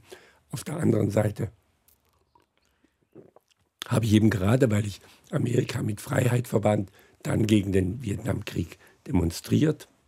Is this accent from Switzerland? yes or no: no; Friedrichshafen, Baden-Württemberg, Germany; born there; Es war, ja, Friedrichshafen war völlig zerstört, wo ich geboren bin.